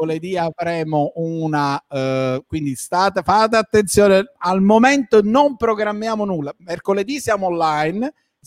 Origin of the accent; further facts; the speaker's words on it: Sicily, Italy; Ma sinceramente non lo so, perché io sono siciliano